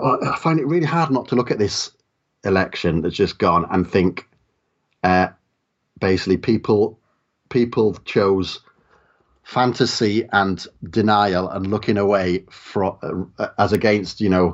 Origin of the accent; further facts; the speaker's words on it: Wales, United Kingdom; you know, I grew up in the South Wales valleys, and like, you know, in the 1930s and 40s